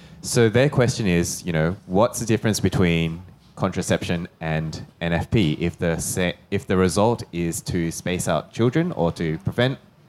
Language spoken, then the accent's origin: English; Perth, Western Australia, Australia; I'm from Perth, obviously.